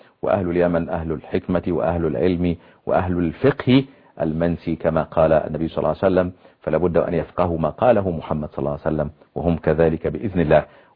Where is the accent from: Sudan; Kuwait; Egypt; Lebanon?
Egypt; عندنا في مصر